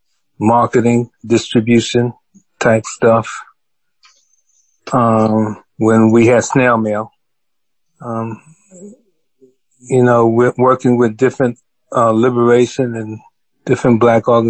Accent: New York, United States; now in Montgomery, United States; I'm originally from New York. They call me a transplant, but my parents are from the South. And so we are part of the migration back to the South.

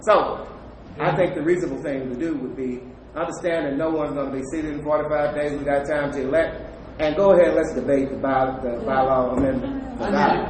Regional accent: Houston, Texas, United States; I'm from Houston, but not from that side of Houston.

